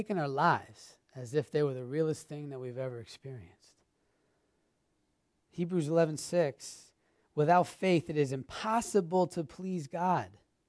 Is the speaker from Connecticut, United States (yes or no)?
yes; Connecticut, United States; like I told you before, I'm from Connecticut, and so I went home to see my dad